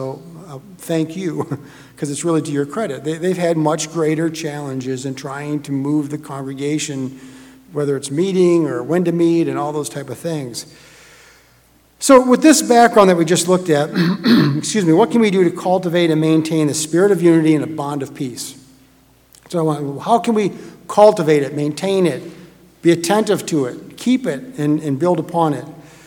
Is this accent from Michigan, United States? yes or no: yes; Michigan, United States; My wife and I grew up just outside of the Detroit area and often attended either one of the Detroit congregations or the Ann Arbor, Michigan congregation.